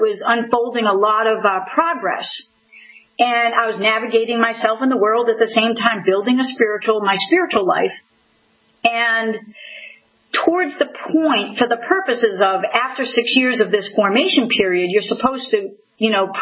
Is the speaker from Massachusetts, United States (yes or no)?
yes; Spencer, Massachusetts, United States; I ended up going right back to my hometown, which was Spencer, Massachusetts, and stayed with my uncle and aunt for about 3 months or so.